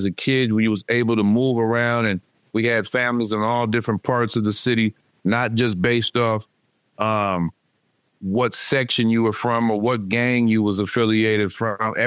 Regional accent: Pomona, California, United States; I'm born and raised in Pomona, but my grandfather is born and raised in Detroit.

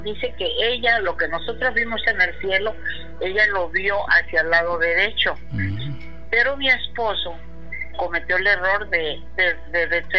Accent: Guadalajara, Jalisco, Mexico; moved away as an adult; now in Minatitlán, Mexico; yo soy de Guadalajara, pero me casé y me quedé establecida aquí en Minatitlán.

